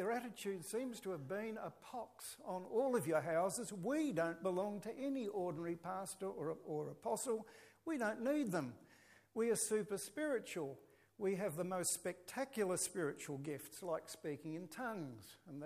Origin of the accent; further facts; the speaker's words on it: Victoria, Australia; when I was growing up in the Wimmera, we called it skiting.